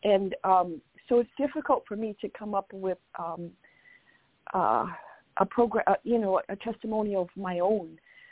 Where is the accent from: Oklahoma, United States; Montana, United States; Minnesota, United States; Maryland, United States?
Minnesota, United States; Minneapolis; I'm from Minneapolis, Minnesota